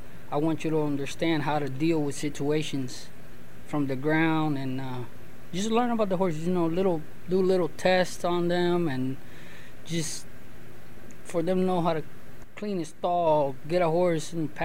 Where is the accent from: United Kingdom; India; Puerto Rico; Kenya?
Puerto Rico; when I grew up in Puerto Rico